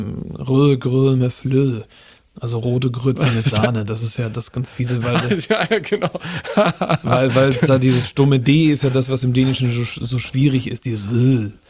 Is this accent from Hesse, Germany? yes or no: no; Flensburg, Schleswig-Holstein, Germany; ich bin ja, wie gesagt, im Raum Flensburg aufgewachsen. Da gibt es ja die dänische Minderheit. Da gibt es auch in jedem fünften Dorf eine dänische Grundschule. Und ich war auch im dänischen Kindergarten.